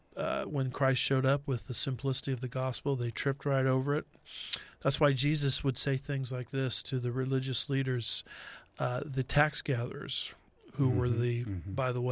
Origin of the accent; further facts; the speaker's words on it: California, United States; now in Texas, United States; It's like, look, I'm a Californian originally, and I moved to Texas